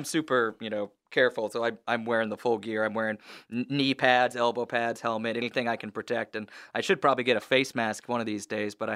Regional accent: California, United States; I'm a big cyclist, but I'm from California, so like the first winter hit, you know, I had my first real winter here.

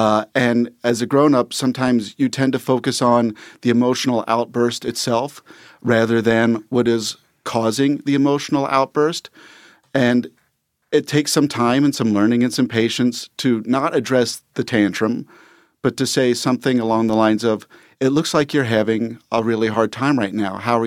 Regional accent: Cincinnati, Ohio, United States; now in New York, United States; I am. Born and raised on the East Side, Mount Washington, Walnut Hills High grad. It's good to be back.

